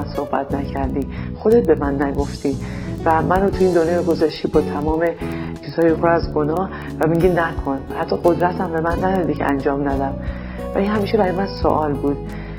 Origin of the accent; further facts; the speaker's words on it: Iran; من از یه خانواده مذهبی خیلی شدیدی هستم توی ایران و توی این خانواده بزرگ شدم